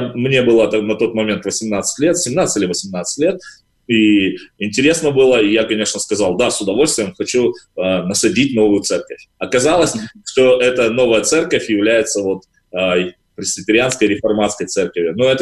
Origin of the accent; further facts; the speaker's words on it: Kazakhstan; я так раньше и думал, что я мусульманин только потому, что я казах.